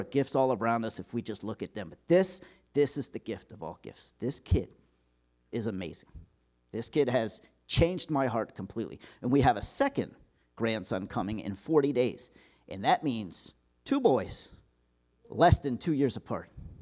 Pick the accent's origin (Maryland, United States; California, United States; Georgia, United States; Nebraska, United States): Maryland, United States; Silver Spring; now in Delaware, United States; My hometown is Silver Spring, Maryland. My cell phone still has a Maryland area code, and my phone number prefix is still associated with Montgomery County, Maryland. So even though I've lived in Delaware for over 6 years